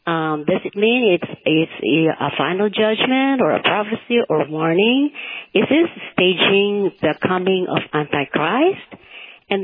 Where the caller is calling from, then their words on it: Rancho Cucamonga, California, United States; Rancho Cucamonga.